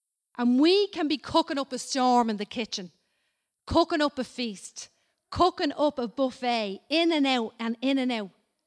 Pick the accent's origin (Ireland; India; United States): Ireland; And I think as Irish, we all do. We like to do a good turn for people.